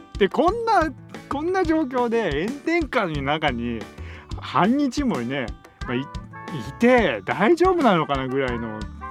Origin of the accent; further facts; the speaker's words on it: Saitama, Japan; 僕の、あの地元埼玉なんですけど